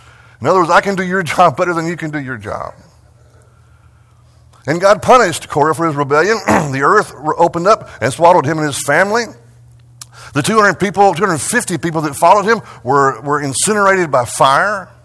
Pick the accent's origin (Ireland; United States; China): United States; Texas; and I was raised in West Texas. You just got to stop and enjoy the rain and celebrate it when it comes.